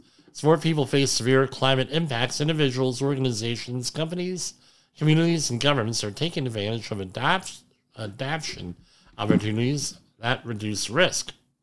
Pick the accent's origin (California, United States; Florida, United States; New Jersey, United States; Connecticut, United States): New Jersey, United States; Woodbridge; If you're from my hometown of Woodbridge, New Jersey, from Superstorm Sandy, they condemned a lot of areas